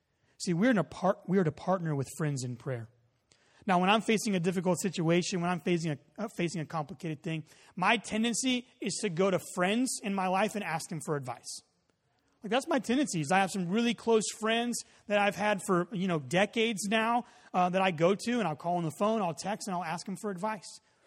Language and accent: English; Texas, United States; also born or lived in Colorado, United States / California, United States / Oregon, United States; I grew up in Texas. We didn't have trees that, like, you know, shed pine needles all in your gutters. Then we lived in Colorado and in California and in Oregon for a while.